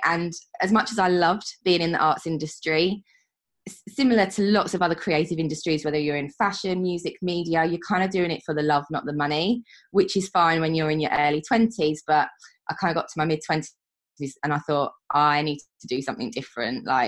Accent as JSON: {"language": "English", "region": "East of England", "country": "United Kingdom", "said": "I'm 33 years old. I am from East Anglia in the UK, from a tiny little village."}